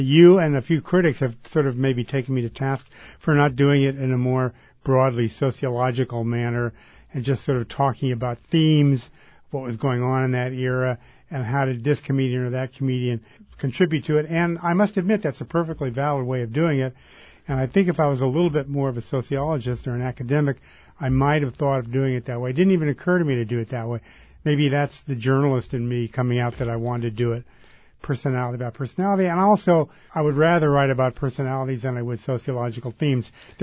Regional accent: Oakland, California, United States; I used to hang out at the Hungry Eye when I'm from Oakland, and I went to school at San Jose State

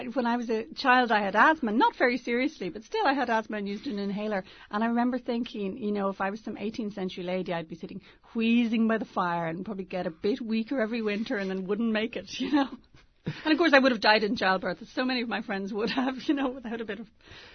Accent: Ireland; I'm sometimes claimed as a Brit along with them, even though I'm actually Irish.

